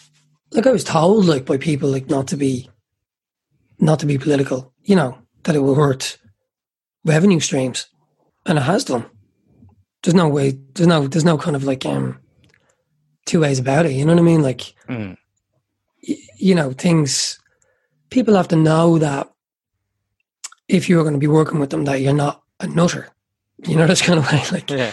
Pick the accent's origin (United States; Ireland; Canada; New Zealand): Ireland; Ireland is a brilliant country. It is a great country. I love being Irish. I love living here.